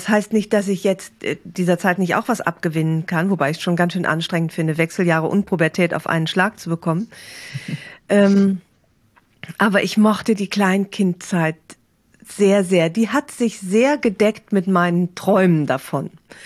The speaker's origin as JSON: {"language": "German", "town": "Aachen", "region": "North Rhine-Westphalia", "country": "Germany", "tie": "born or raised there", "said": "Oder ich gehe in meine Heimatstadt Aachen zurück."}